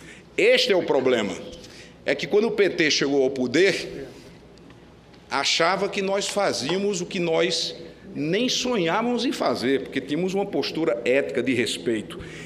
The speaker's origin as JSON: {"language": "Portuguese", "region": "Northeast Region", "country": "Brazil", "said": "porque lá no Nordeste, de onde eu venho"}